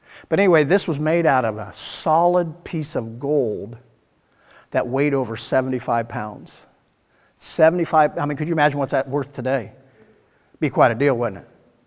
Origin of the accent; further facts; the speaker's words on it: the South, United States; I'm from the South, so I'm not sure how to pronounce it.